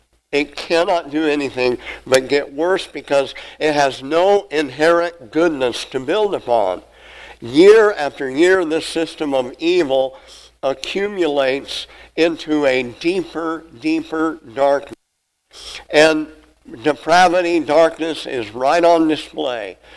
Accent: Napanee, Nebraska, United States; growing up in Napanee, Nebraska, south central Nebraska, near Alma, Nebraska, Harlan County Lake on Highway 183, I lived near there, grew up on the Harlan County Lake, skiing and boating and fishing and all that.

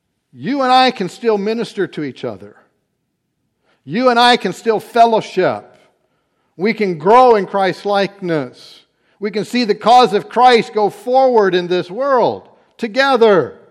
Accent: Everett, Washington, United States; I can remember growing up in Everett, Washington, living on some military housing.

